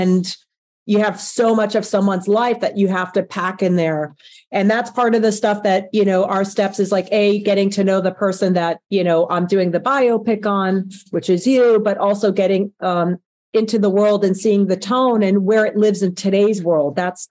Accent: New York, United States; Well, I grew up in New York and Brooklyn.

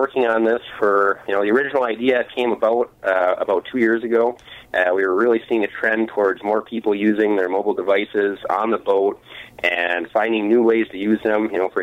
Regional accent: Sault Ste. Marie, Michigan, United States; So I grew up in Sault Ste. Marie, which is one of the major bodies of water connecting Lake Superior and the lower Great Lakes

